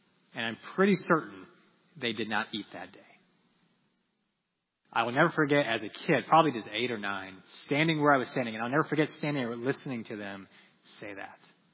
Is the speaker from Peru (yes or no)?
yes; Peru; Growing up in Peru, I was always struck by what one of our church families did.